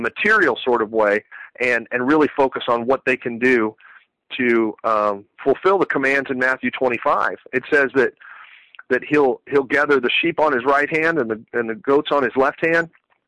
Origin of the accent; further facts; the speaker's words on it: Mexico; You know, I grew up in Mexico.